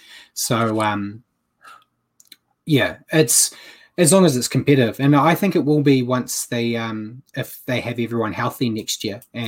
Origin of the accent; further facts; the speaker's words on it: New Zealand; especially as a New Zealander who has a team, much like yourself.